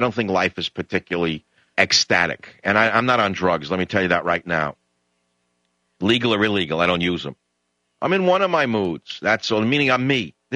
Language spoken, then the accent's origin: English; United States; I think it. I'm an American. This is what I'm going through.